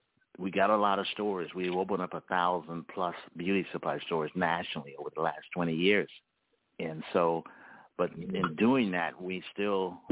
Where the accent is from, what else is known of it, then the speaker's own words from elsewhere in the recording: Mississippi, United States; born there; well, you know, it's my history because I was born in Mississippi and we had to get that truck.